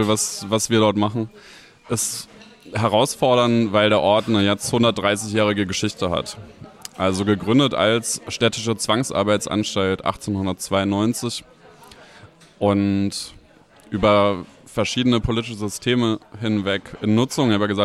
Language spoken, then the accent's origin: German; Hesse, Germany; now in Leipzig, Germany; vor allem mit jüdischen Landgemeinden in Hessen, wo ich aufgewachsen bin